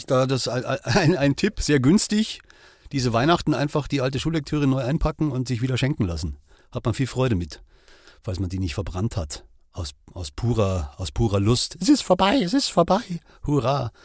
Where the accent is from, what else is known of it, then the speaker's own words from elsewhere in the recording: Bavaria, Germany; Bei uns in Bayern, so bärig ist auch toll.